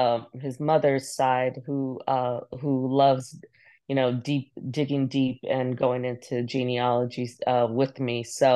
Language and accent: English; Aguadilla, Puerto Rico; born there; I was born in Puerto Rico. And so folks are like, oh, but that was because My parents were based on in Aguadilla, Puerto Rico, while they were serving.